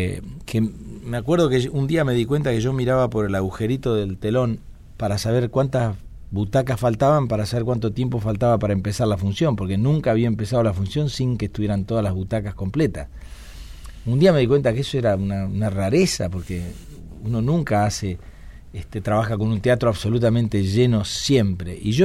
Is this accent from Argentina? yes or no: yes; Paraná, Entre Ríos, Argentina; moved away as an adult; Yo soy de Paraná, sí, en Entre Ríos viví. Nací y viví hasta los 19 que me fui.